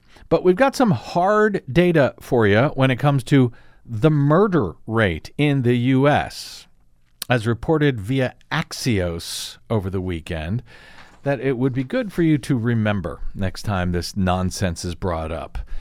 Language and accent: English; Missouri, United States; Well, if you want to call my my home state of Missouri the Old South, I mean, we did split, you know, 50-50.